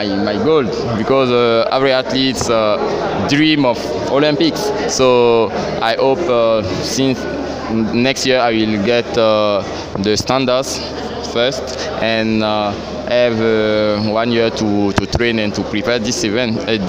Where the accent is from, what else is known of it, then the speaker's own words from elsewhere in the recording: Burkina Faso; from Burkina Faso.